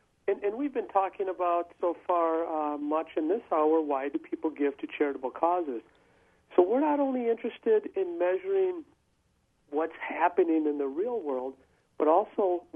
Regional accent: Sun Prairie, Wisconsin, United States; You mentioned I was from Sun Prairie, and that's exactly right.

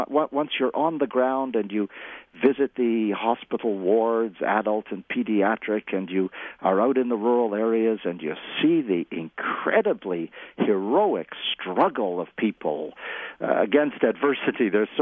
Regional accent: Canada; By the way, it's the same in my country. As a Canadian, the people of the country are engaged.

